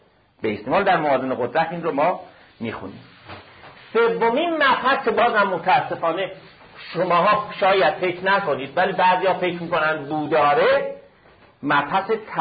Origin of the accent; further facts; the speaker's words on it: Iran; چون منی که الان فاسد هستم، من یه ایرانی هستم